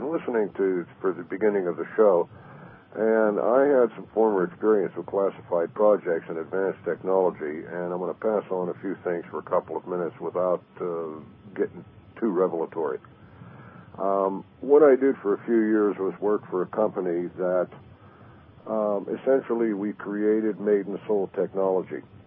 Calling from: Pennsylvania, United States; from Pennsylvania.

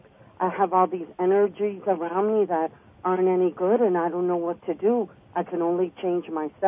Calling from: New York, United States; I'm in upstate New York.

